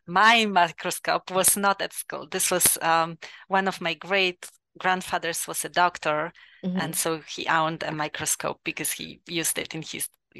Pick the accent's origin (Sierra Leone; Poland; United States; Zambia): Poland; English is a second language; also born or lived in Magdeburg, Germany; I come from Poland. My first degree is in pharmacy and pharmaceutical sciences, actually. And that I have from University of Warsaw.